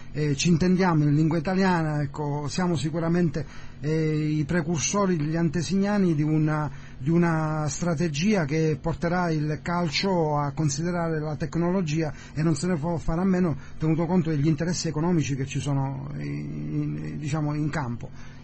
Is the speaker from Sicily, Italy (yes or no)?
yes; Sicily, Italy; also born or lived in Ferruzzano; nonostante i miei 55 anni, avendo fatto il calciatore, pur essendo nativo di Ferruzzano, qui in provincia di Reggio Calabria, sono cresciuto in Sicilia